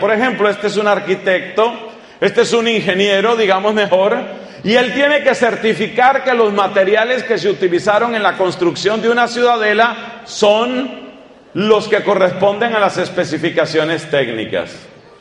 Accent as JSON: {"language": "Spanish", "country": "Colombia", "said": "En mi país, Colombia, como en tantos otros lugares, hay un grave problema de corrupción"}